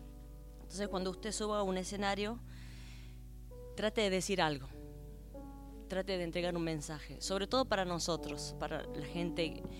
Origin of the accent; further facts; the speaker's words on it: La Rioja, Argentina; Yo vengo de La Rioja. Y La Rioja es una de las provincias más secas que tenemos en Argentina.